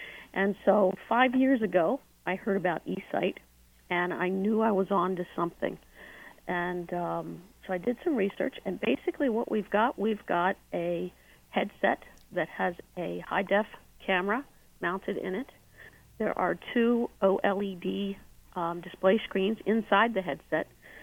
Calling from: Maryland, United States; I am in Maryland.

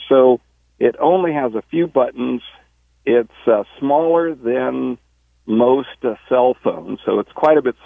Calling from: Virginia, United States; I'm calling from Virginia. We live up here just north of Richmond.

